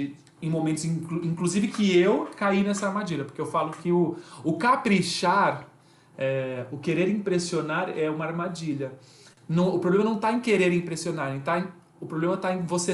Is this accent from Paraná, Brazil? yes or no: no; São Paulo, Brazil; now in Rio de Janeiro, Brazil; eu sou de São Paulo, mas eu moro no Rio, e então eu fazia a ponte aérea semanalmente.